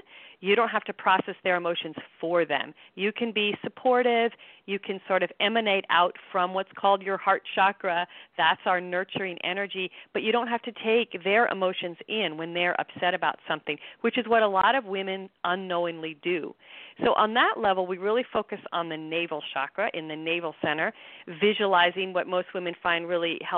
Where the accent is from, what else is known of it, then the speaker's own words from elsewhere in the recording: Minneapolis, Minnesota, United States; But I have Midwestern roots. Are you picking up a Midwestern? my whole family's from Minnesota. I grew up in Minneapolis.